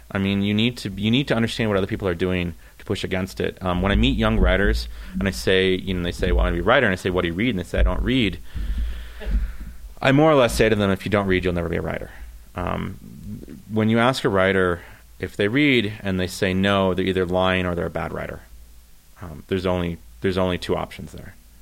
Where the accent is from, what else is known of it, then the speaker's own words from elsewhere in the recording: Canada; Growing up in Canada, there's a lot of Canadian fiction that doesn't cross the border